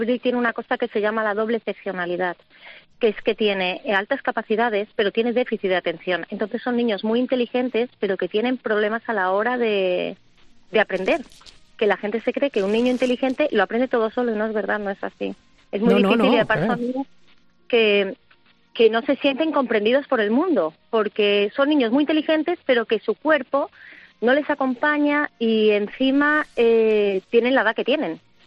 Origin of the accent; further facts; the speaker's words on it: Ibiza, Balearic Islands, Spain; porque yo soy de Ibiza